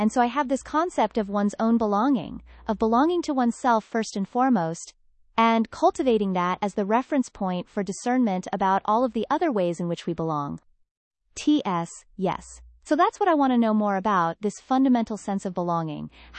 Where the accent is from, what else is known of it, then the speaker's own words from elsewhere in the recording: New York, United States; also born or lived in Flatbush, Brooklyn; I grew up in Tribeca in New York and had a lot of access culturally